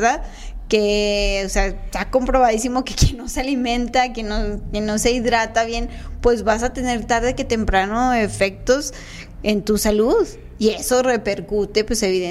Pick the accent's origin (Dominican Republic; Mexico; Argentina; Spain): Dominican Republic; Villa González, Santiago; porque yo soy de Villa González y hay súper poquitos